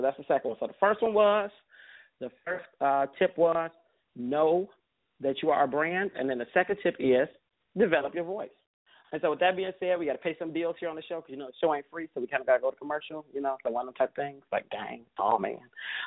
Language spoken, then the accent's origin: English; Michigan, United States; now in San Diego, United States; I went home to Michigan because I'm from Michigan, but I stay in San Diego.